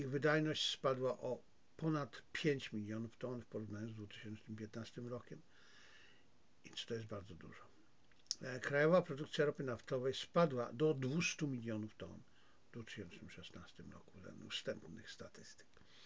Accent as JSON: {"language": "Polish", "region": "Silesian Voivodeship", "country": "Poland", "tie": "born there", "said": "ja się urodziłem na Śląsku, więc wiem, że niektóre chodniki górnicze mogły być nieeksploatowane"}